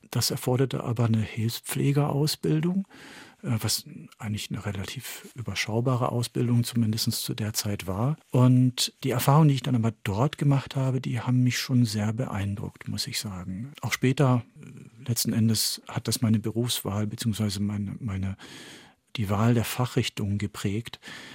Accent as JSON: {"language": "German", "town": "Paris", "region": "Île-de-France", "country": "France", "tie": "born or raised there", "said": "Und das Aufwachsen in Paris und das Kennenlernen von klein auf von zwei Kulturen hat mich schon tief geprägt."}